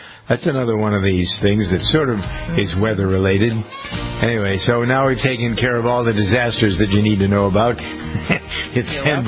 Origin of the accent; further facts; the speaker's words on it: New England, United States; as a kid growing up in New England, the hurricane season was always something that you wished you didn't have to participate in.